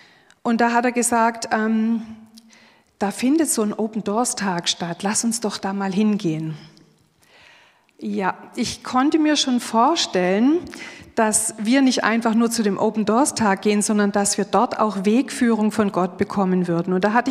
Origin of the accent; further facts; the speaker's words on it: Schramberg, Baden-Württemberg, Germany; mein Mann und ich, wir kommen aus Schramberg, das ist ja nicht allzu weit weg